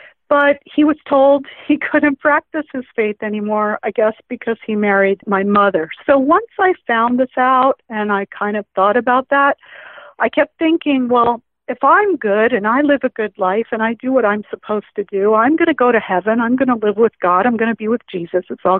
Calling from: California, United States; I'm calling from California, and I'm a relative new listener.

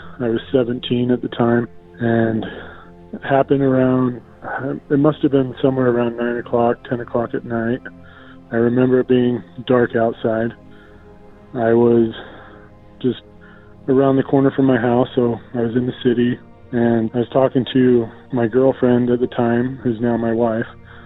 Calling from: Provo, Utah, United States; I'm calling from Provo, Utah.

